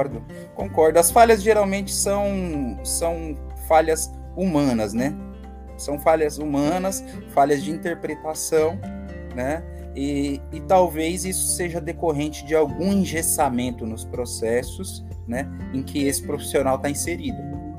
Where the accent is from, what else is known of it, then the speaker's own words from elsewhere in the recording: São Paulo, Brazil; Eu vou dar o exemplo que eu sou paulistano, não moro mais em São Paulo.